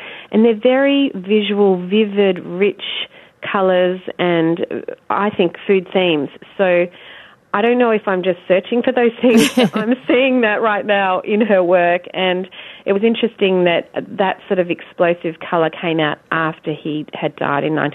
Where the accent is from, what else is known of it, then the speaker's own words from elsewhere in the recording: Australia; here I am from Australia, you know, discovering this very domestic day-to-day side of a man who's become an icon.